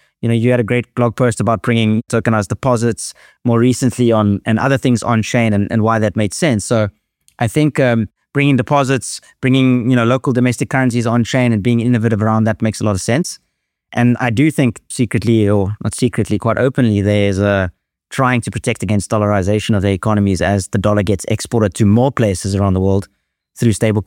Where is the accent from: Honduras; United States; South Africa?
South Africa; I'm originally South African, as you would know